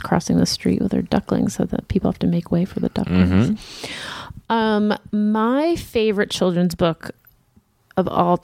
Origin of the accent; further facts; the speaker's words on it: Michigan, United States; We are from Michigan and neither of us have ever lived anywhere but here. This is where our friends and family are. It's our home.